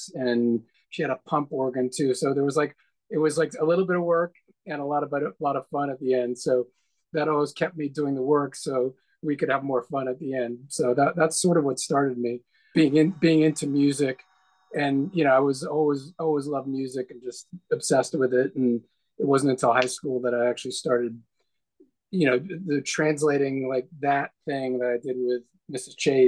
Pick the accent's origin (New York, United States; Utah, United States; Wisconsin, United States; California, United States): New York, United States; New York City; I grew up in New York City, but we would go to Western Massachusetts in the middle of nowhere in the hills of the Berkshires.